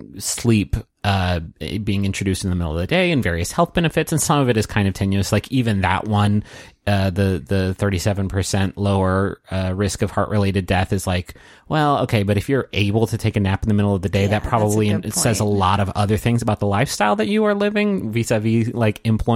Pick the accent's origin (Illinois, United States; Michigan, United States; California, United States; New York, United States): Illinois, United States; Chicago; I'm from Chicago.